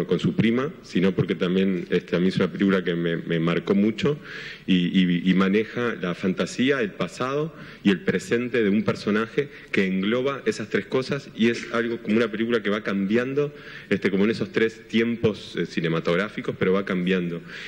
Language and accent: Spanish; Montevideo, Uruguay; also born or lived in Madrid; yo después me fui para Montevideo, pues yo soy originalmente de Montevideo y ahora también vivo ahí.